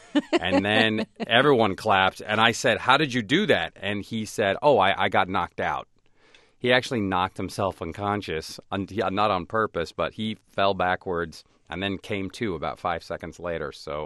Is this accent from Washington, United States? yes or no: yes; Seattle, Washington, United States; in my hometown of Seattle and in Los Angeles